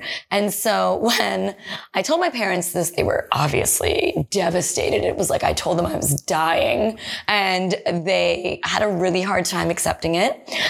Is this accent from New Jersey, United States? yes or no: yes; New Jersey, United States; I was born and raised in Jersey, moved to New York, you know, went to college in New York